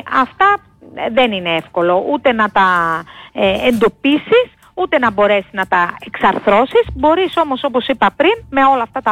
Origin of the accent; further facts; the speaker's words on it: Crete, Greece; στην πατρίδα μας και στην ιδιαίτερη πατρίδα μου την Κρήτη